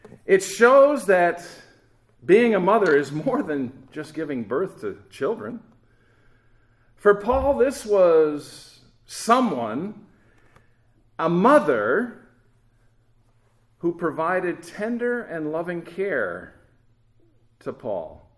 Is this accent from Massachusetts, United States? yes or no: no; Buffalo, New York, United States; I had the great joy the last 2 years living in my hometown of Buffalo, New York.